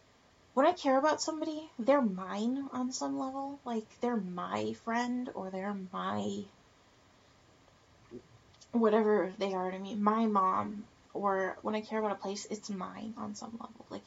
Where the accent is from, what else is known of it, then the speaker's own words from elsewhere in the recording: Texas, United States; I really wanted to after the BP oil spill because I grew up on the Gulf Coast in Texas.